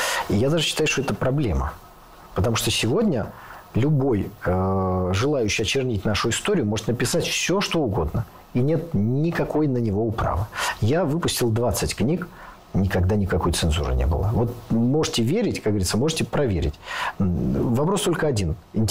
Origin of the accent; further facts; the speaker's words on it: Saint Petersburg, Russia; born there; мне как уроженцу Санкт-Петербурга